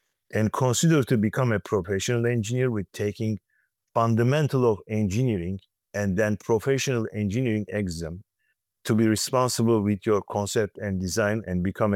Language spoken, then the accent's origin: English; Turkey; And I grew up in Turkey. Growing up in Turkey during the 1980s, the healthcare system was quite lacking.